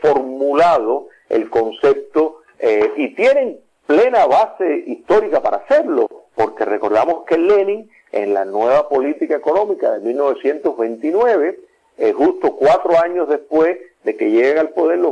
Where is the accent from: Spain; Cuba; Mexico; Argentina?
Cuba; No tenemos un Estado, pero sí existimos y somos la transnación cubana.